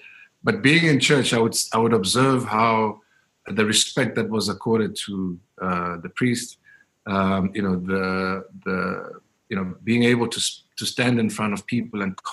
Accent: Diepkloof, Gauteng, South Africa; growing up in Deep Kloof in the 80s and the 90s, we were also surrounded by, you know, a lot of ills.

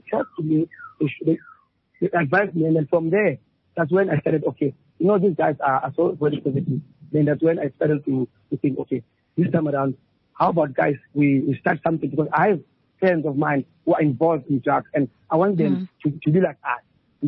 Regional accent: Bloemfontein, Free State, South Africa; English is a second language; also born or lived in Eastern Cape; I was born in Eastern Cape, Hummelumtown, Ekurhuleni. Then I grew up in Bloemfontein. I did my schooling at Bloemfontein.

